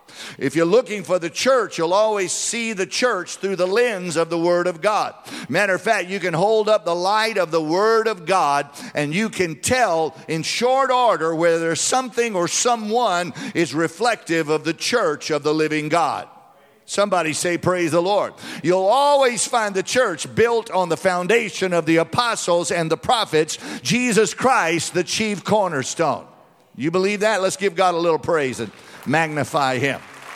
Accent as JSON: {"language": "English", "region": "Louisiana", "country": "United States", "tie": "born or raised there", "said": "And every Friday growing up in South Louisiana among all the Catholics, we never had meat"}